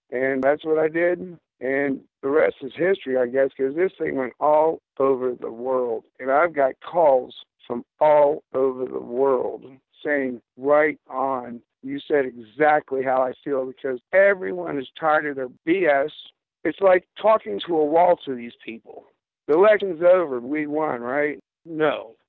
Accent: Florida, United States; moved away as an adult; also born or lived in New Orleans, Louisiana; I'm from the South, actually, Florida and New Orleans and all that. And I went through Katrina, so I came up here

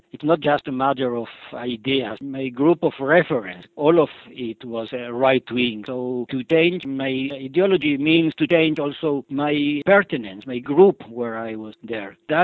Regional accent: Argentina; English is a second language; moved away as an adult; now in Israel; I was born in Argentina, and I am living in Israel since 72. I was grow up in a very Zionist family in Argentina.

